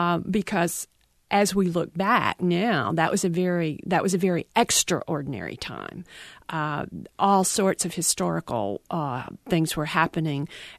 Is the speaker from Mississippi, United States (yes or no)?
yes; Tupelo, Mississippi, United States; he was the father of my best friend as I was growing up in Tupelo.